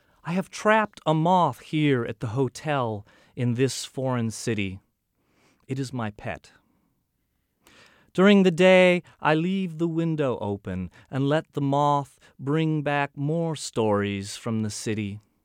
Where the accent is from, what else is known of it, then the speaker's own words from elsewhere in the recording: Chicago, Illinois, United States; I grew up in Chicago, and for whatever reason, my sports allegiances remain there.